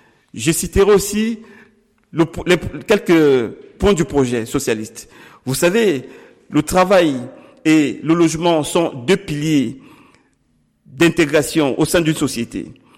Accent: Cameroon; moved away as an adult; now in Belgium; Je suis Camerounais d'origine. Je suis en Belgique depuis 28 ans, arrivé tout jeune comme étudiant.

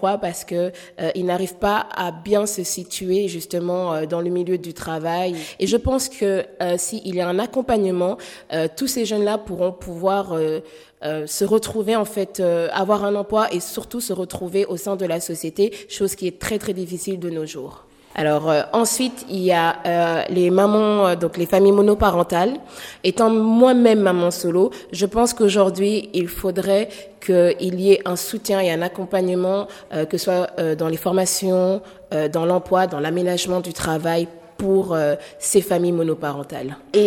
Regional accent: Belgium; also born or lived in Kinshasa; je suis belgo-congolaise, je suis née à Kinshasa mais j'ai grandi en Belgique.

